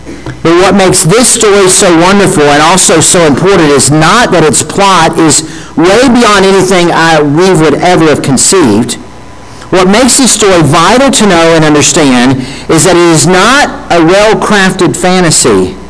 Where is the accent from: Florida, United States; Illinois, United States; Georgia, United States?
Florida, United States; I had no magical Christmases because I grew up in South Florida